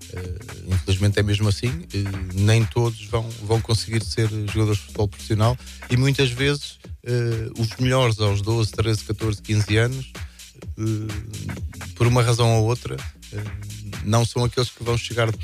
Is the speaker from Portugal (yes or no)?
yes; Amarante, Porto, Portugal; eu sou de Amarante, jogava futebol. Não só na rua, mas também em torneios que a Câmara Municipal organizava, participava pela minha freguesia, São Gonçalo